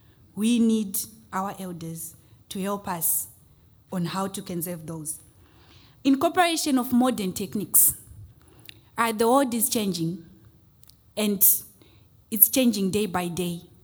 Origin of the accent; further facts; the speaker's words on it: Zimbabwe; I'm from Zimbabwe.